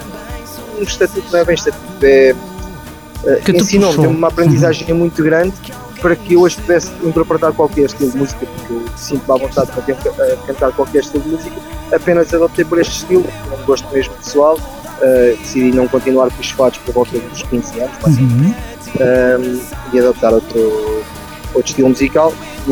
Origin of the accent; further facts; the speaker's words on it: Santarém, Portugal; e depois sou de Santarém, de cavalos, de dois.